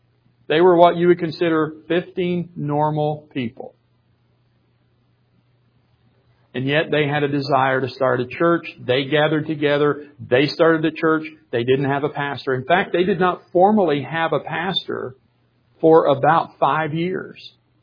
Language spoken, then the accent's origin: English; the South, United States; now in Buffalo, United States; why are you, as a Southerner, in Buffalo, New York?